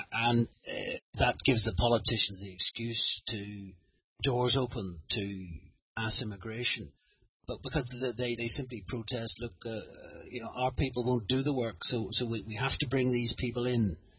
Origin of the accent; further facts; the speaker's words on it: Northern Ireland, United Kingdom; I was brought up in Ulster, rarely ever met Scotsman, let alone a Frenchman, let alone a Romanian.